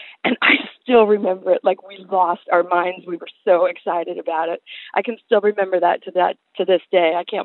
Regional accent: Old Greenwich, Connecticut, United States; I'm from Old Greenwich, Connecticut.

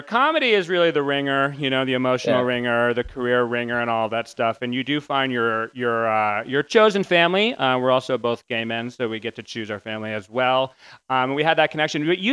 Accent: New England, United States; I'm from New England.

